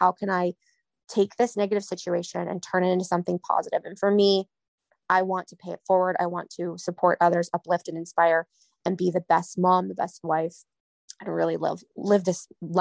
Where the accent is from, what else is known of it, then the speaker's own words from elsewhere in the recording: New England, United States; I used to always wear black. I was very like, I'm from New England.